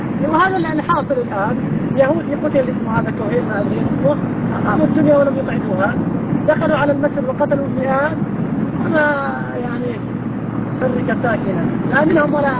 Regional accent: Damascus, Damascus Governorate, Syria; عندنا في دمشق كنا محكومين فرنسويين

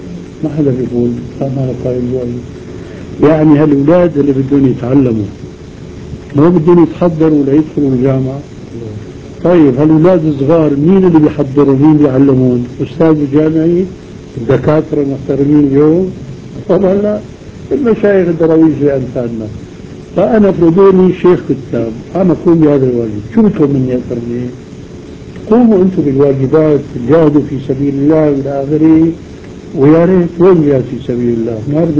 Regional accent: Damascus, Damascus Governorate, Syria; مثل ما بيقولوا الشوام عندنا في الشام، عصاي بتجمعهم عصاي بتضطرهم.

